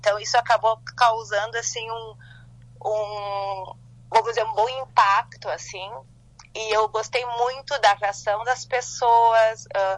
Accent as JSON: {"language": "Portuguese", "country": "Brazil", "said": "A gente é brasileiro morando, quando a gente mora fora, a gente percebe o quanto a gente é, assim, próximo, né?"}